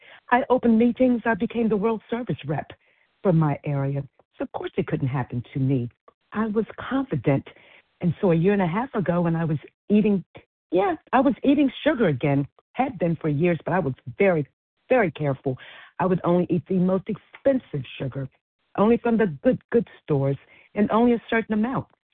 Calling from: Maryland, United States; I'm calling from Maryland.

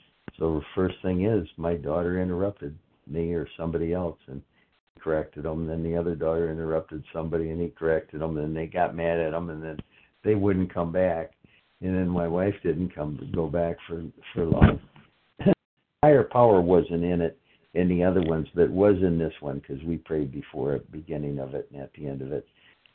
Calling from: Fort Myers, Florida, United States; I'm in Fort Myers, Florida.

